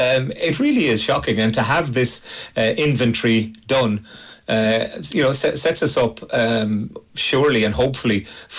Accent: Cork, Munster, Ireland; I'm from Cork. Turner's Cross is about 500 yards away from Musgrave Park.

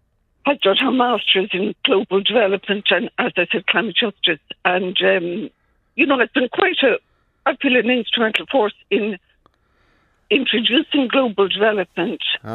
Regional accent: Dublin, Leinster, Ireland; Well, we grew up in Ballymun.

